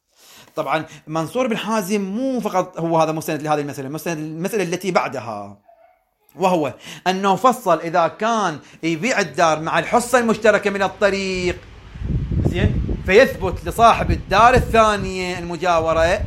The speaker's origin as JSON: {"language": "Arabic", "town": "Hilla", "region": "Babil", "country": "Iraq", "said": "حتى عندنا بالحلة مركز الحلة ايضا عندنا بعض الدرابين تكون مشتركة"}